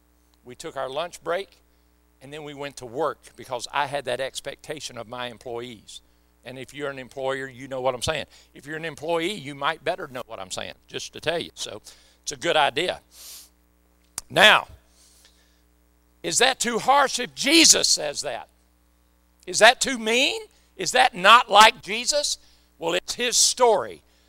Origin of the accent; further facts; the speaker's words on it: Mississippi, United States; So if y'all think I'm from Mississippi and therefore I hate black people, please be wrong on that.